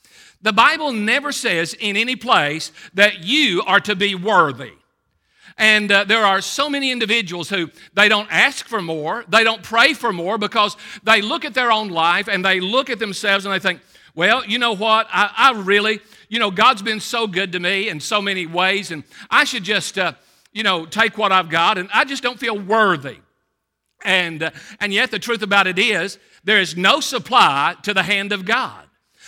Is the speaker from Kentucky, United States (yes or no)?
yes; Middlesboro, Kentucky, United States; If there was ever a place that helped you orient toward unworthiness, it was where I grew up in Middlesboro, Kentucky.